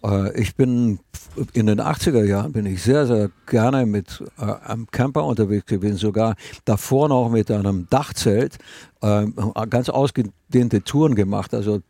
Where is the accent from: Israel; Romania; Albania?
Romania; now in Germany; Wir haben eine Einrichtung in Spanien unten, eine in Rumänien, in meiner alten Heimat.